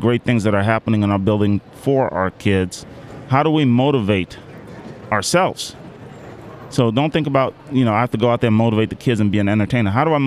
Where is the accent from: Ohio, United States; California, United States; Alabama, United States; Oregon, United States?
Ohio, United States; Columbus; when I'm from Columbus, Ohio, so it's big Buckeye country, right?